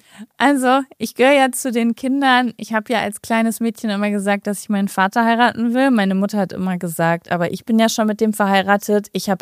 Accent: Basel-Stadt, Switzerland; accent: Basel dialect; Ich selbst bin in Basel geboren und in der Nähe aufgewachsen und habe daher einen Basler Dialekt. Meine Familie stammt zur Hälfte allerdings aus Solothurn, ich hoffe, man spricht so aus, und daher bin ich zu einem großen Teil auch mit diesem Dialekt aufgewachsen.

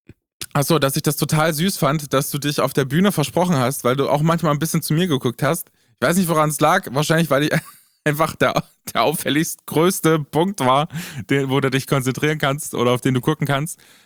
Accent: Erfurt, Thuringia, Germany; Alter, bei uns in Erfurt gibt es einen Taubenverein.

